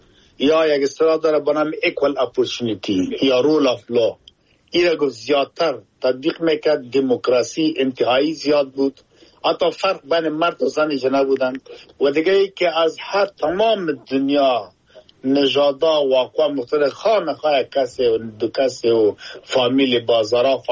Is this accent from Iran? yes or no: no; Afghanistan; now in United Kingdom; ما افغان هستم در انگلستان زندگی می کنم، این که خود ما افغان هستم مسلمان هستم، کلتور و فرنگ خود دارم جدا